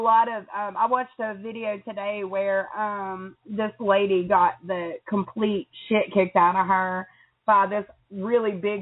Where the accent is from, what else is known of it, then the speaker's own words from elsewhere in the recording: United States; Well, where I'm from is actually the border of Tennessee and Virginia, so you get a pass.